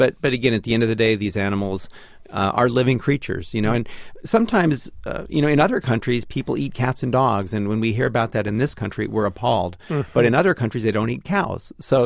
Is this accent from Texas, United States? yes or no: no; Hollywood, California, United States; In fact, I grew up in Hollywood, California.